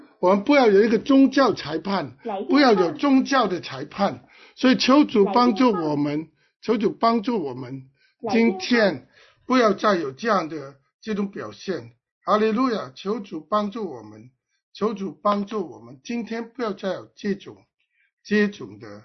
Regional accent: Hong Kong; 所以我是香港人

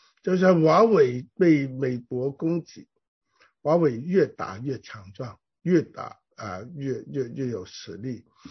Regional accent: China; 所以求主帮助我们中国人还是要彼此鼓励，我们是不够强大，但我们需要强大

